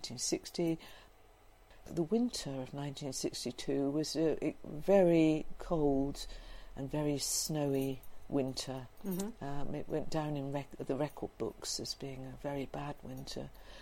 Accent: South East England, United Kingdom; And so you could say we grew up in Hampshire, close to the New Forest, or in the New Forest

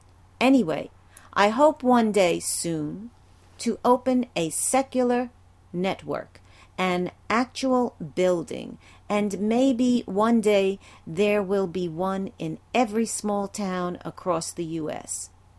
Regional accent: Brooklyn, New York, United States; moved away as an adult; I was raised and lived in Brooklyn, New York until I was 56 years old.

